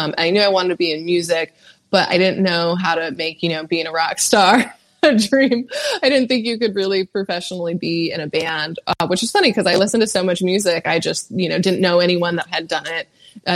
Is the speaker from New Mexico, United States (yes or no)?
no; California, United States; now in Nashville, United States; No, I'm from California.